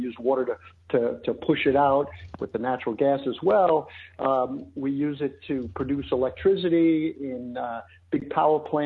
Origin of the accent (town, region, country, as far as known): Queens, New York, United States; born or raised there; accent: Queens English